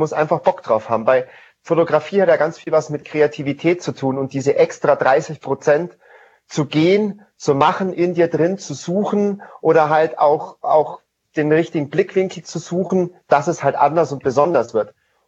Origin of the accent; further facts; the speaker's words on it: Bavaria, Germany; ich bin im Allgäu aufgewachsen